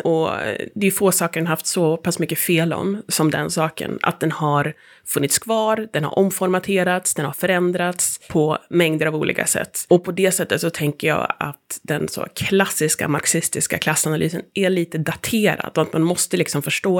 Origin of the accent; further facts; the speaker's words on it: Gothenburg, Västra Götaland County, Sweden; Jag kommer ju från Göteborg